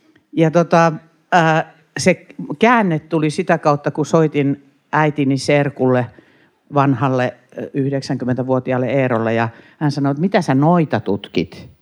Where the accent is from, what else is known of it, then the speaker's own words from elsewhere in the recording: Ostrobothnia, Finland; mähän olen kuitenkin kotoisin tuolta Pohjanlahden rannikolta